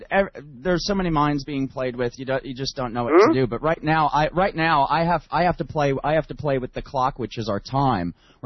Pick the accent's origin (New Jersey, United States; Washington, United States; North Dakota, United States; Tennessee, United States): New Jersey, United States; I grew up in the New York tri-state area in Jersey.